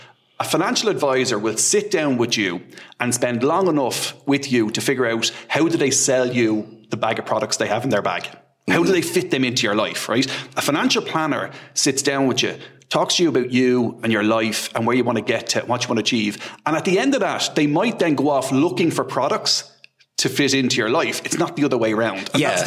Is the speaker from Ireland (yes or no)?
yes; Castleknock, Leinster, Ireland; so we grew up on the border between Castleknock and Blanche